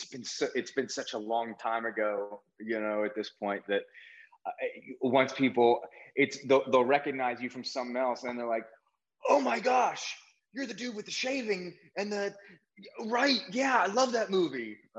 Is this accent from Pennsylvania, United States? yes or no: yes; Philadelphia, Pennsylvania, United States; which, growing up in Philly, Pittsburgh is like, it's another country because you're 6 hours away in a different part of the state. They're not part of us.